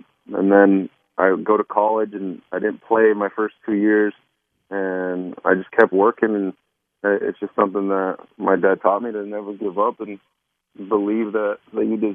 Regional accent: Colombia; also born or lived in California, United States; I was born in California, and then my dad lost his job. So he packed up our family, which at the time was just me, my mom and my dad, and we moved back to Colombia, and we were there till I was about 6 years old

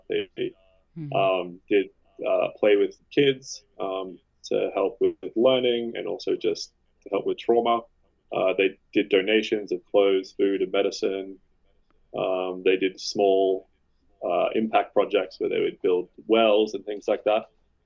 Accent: Australia; I'm Australian

